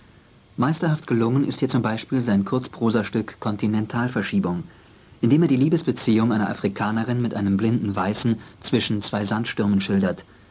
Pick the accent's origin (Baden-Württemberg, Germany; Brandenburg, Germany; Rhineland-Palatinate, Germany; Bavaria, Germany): Brandenburg, Germany; Rüdersdorf; born there; Und das wird angesiedelt sein an meinem Geburtsort östlich von Berlin in den Kalksteinbrüchen von Rüdersdorf